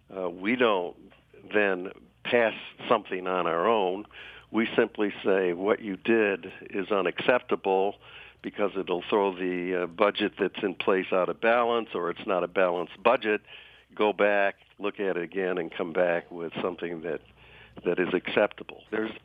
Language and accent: English; Pontiac, Michigan, United States; There's a real strong contingent in Pontiac. Of course, I grew up in Pontiac, mm-hmm. so I know a lot of the people there.